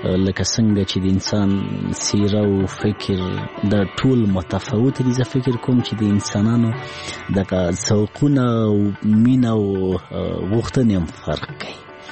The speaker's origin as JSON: {"language": "Pashto", "region": "Laghman", "country": "Afghanistan", "tie": "born or raised there", "said": "زه په لغمان کې پیدا سوی یم، په لغمان کې رالوی سوی یم، ښوونځی مې په لغمان کې لوستی، هغه کتابو او تعلیم او کتابچې او قلم سره زه په لغمان کې آشنا سوی وم."}